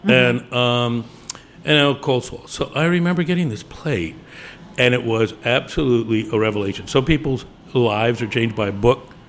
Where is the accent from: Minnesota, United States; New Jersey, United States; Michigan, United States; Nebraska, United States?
Michigan, United States; also born or lived in Philadelphia / Texas; And I grew up in Philly and Michigan.